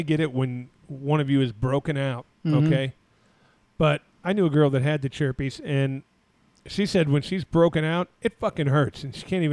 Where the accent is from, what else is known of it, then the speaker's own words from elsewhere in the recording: Arizona, United States; But it was so funny because growing up in Arizona, very, very small black community.